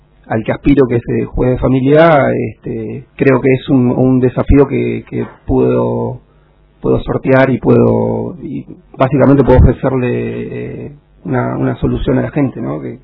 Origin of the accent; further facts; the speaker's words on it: Comodoro Rivadavia, Chubut, Argentina; born there; now in Sarmiento, Argentina; Yo nací en Comodoro en 1982, el 4 de mayo, y hace 7 años que estoy en Sarmiento.